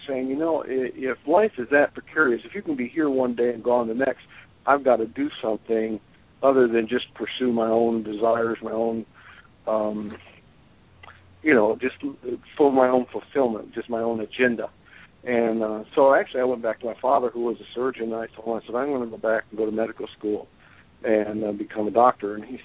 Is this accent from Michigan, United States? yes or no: yes; Flint, Michigan, United States; moved away; I used to live in Michigan. I grew up in the Detroit area, just a little bit north of Detroit in a town called Flint.